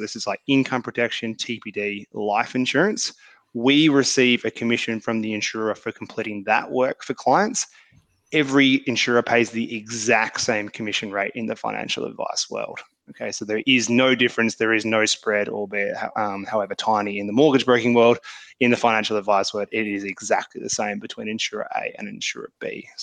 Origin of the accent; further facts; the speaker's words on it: Australia; So obviously if it's in a bank account here in Australia, I've got access to it immediately.